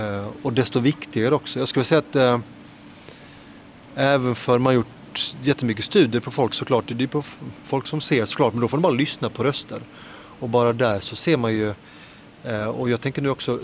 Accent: Helsingborg, Skåne, Sweden; also born or lived in Södertälje; now in Lund, Sweden; Nej, jag föddes i Södertälje och växte upp lite grann där och så mycket i Helsingborg faktiskt. Så jag kom till Lund först när jag började studera.

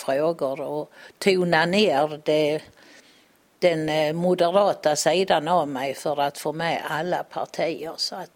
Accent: Ljungbyhed, Skåne, Sweden; born there; Ja, jag är född i Ljungbyhed och det är väl 2,5 mil härifrån, så jag har inte flyttat så långt.

